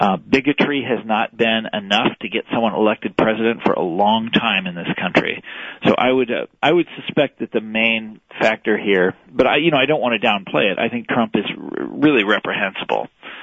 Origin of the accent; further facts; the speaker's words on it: Kansas, United States; You think about people in my home state of Kansas for whom that was obviously extremely distasteful.